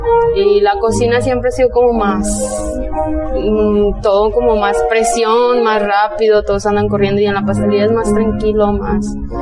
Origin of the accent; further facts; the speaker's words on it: Puerto Vallarta, Jalisco, Mexico; Soy originaria de aquí, de Puerto Vallarta. Ahora sí que nada más, mi familia no es de aquí, de Puerto Vallarta, son de Michoacán. Ya yo nací aquí y aquí quedé.